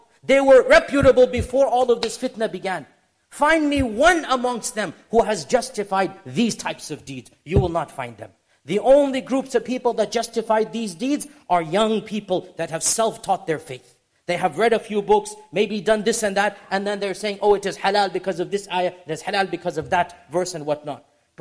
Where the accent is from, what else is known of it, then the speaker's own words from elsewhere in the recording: United States; I am an American and I criticize my own country.